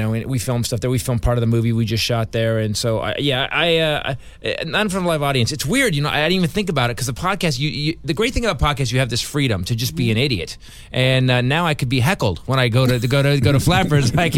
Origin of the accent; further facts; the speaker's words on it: San Jose, California, United States; also born or lived in Fremont / Newark; That's my hometown. I grew up there, Fremont, Newark, California, so I love San Jose.